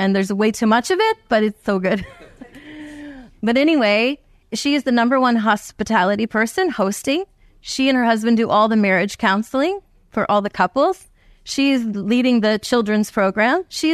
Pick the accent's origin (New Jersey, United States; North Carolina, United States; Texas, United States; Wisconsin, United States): New Jersey, United States; But I'm from New Jersey, like Jeff.